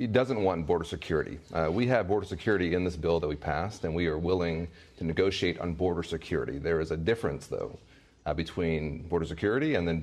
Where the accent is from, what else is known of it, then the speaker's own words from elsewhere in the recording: Texas, United States; Let me say, I'm from Texas. We have fencing in place.